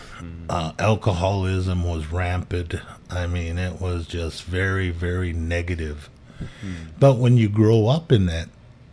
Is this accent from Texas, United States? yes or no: no; Gladstone, Michigan, United States; Born and raised in, I was born at home in Gladstone, Michigan.